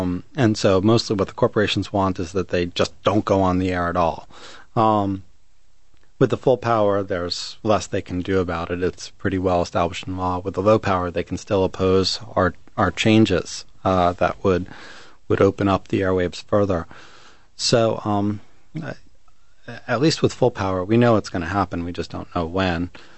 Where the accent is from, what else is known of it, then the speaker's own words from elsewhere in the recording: Brooklyn, New York, United States; now in Philadelphia, United States; I'm from Brooklyn originally. I live in Philadelphia. I'm kind of a big city sort of a person.